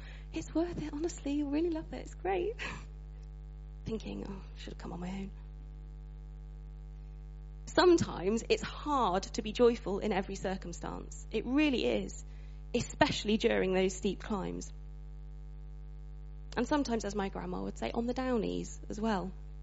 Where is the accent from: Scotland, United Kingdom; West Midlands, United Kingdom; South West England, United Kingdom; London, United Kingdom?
West Midlands, United Kingdom; Shrewsbury; right on the furthest horizon is the hometown, my hometown where I grew up, Shrewsbury.